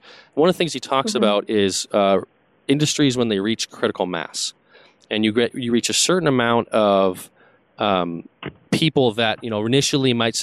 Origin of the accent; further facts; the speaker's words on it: Vancouver, British Columbia, Canada; I'm originally from Vancouver, British Columbia, and I want to bring this service to my fellow Canadians.